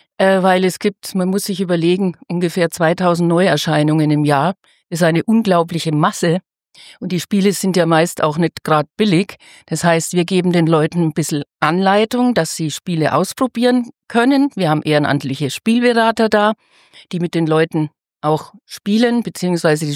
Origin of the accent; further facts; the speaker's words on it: Bamberg, Bavaria, Germany; Ich bin auch keine Münchnerin, wo eigentlich die Agentur herkommt und wo die Spielwiesen auch herkommt. Ja, sondern ich bin eine waschechte Fränkin, geboren in Bamberg.